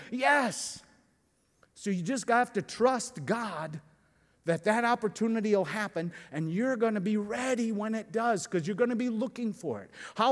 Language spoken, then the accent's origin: English; Chicago, Illinois, United States; And I had WGN because I grew up in Chicago.